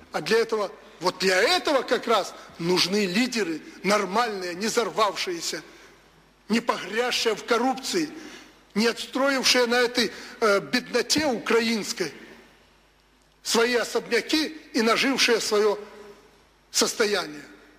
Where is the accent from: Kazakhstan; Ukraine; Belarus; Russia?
Belarus; И во имя этого мы, белорусы, готовы работать.